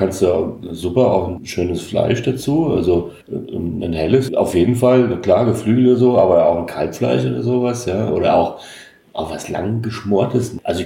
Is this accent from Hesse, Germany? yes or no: yes; Hesse, Germany; Also ich als Hesse würde sagen, der zischt wie Apfelsaft.